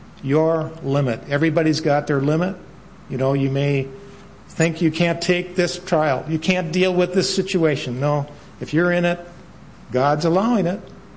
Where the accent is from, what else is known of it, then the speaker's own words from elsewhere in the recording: Milwaukee, Wisconsin, United States; I mean, I grew up in Milwaukee, Wisconsin, and I thought I knew stars, you know.